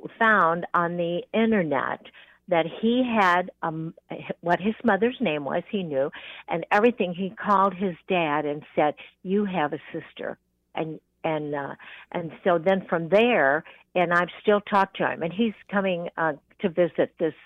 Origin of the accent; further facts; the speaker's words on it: California, United States; born there; I sent it because I was born in California.